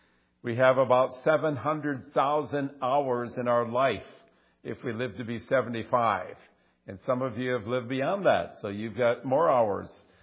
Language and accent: English; Allen Park, Michigan, United States; A couple years ago, dear friends of mine that I grew up with in Allen Park at my home church, Intercity Baptist Church